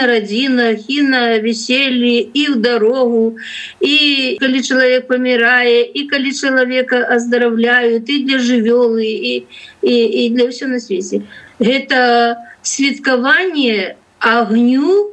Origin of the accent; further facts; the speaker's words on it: Belarus; Мы огнепоклонники белорусы